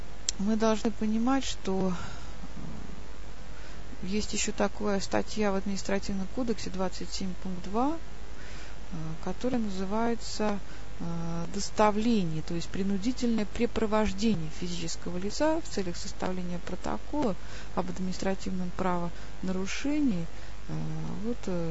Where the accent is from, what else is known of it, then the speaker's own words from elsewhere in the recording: Russia; born there; депортировать нас с вами некуда, мы родились в России